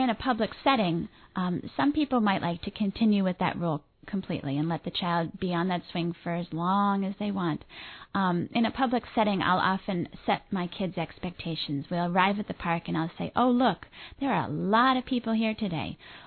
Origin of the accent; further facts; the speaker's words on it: Columbus, Ohio, United States; I grew up in Columbus, Ohio, and attended a school there that called the School for Young Children as a 4- and 5-year-old, and my mother still teaches there.